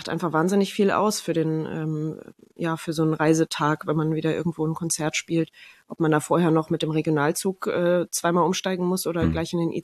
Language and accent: German; Rhineland-Palatinate, Germany; also born or lived in Kirchheimbolanden / Mallorca; now in Mannheim, Germany; ich bin in Kirchheim-Bolanden geboren. Hey, hör auf zu lachen. Das ist in der Hinterpfalz. Also nicht so weit weg von Mannheim tatsächlich. Ja. Und bin dann größtenteils in der Pfalz aufgewachsen. Also wir haben mal ganz kurz zwischendrin auch in Mallorca gelebt